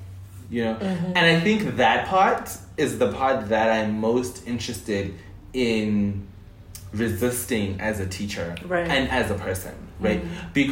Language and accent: English; Harare, Zimbabwe; now in Johannesburg, South Africa; Slowly and interestingly, Harare. Mm-hmm. So I think those are some of the places I'm local to.